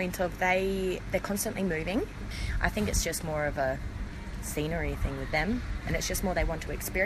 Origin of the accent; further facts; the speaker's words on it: Adelaide, South Australia, Australia; I'm from Adelaide in South Australia. I've been here exactly 7 days now.